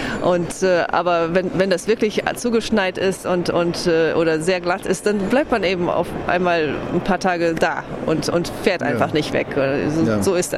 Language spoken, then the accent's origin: German; Bremen, Germany; moved away as an adult; also born or lived in Aachen, Germany; now in Riga, Latvia; Ja, also ich kann nicht sagen, dass ich gebürtige Bremerin bin, weil ich hier in Aachen geboren bin, aber in Bremen aufgewachsen. Aber ich wohne jetzt schon seit 1994 in Lettland, in Riga, und habe da studiert und arbeite dort und mein ganzes Erwachsenenleben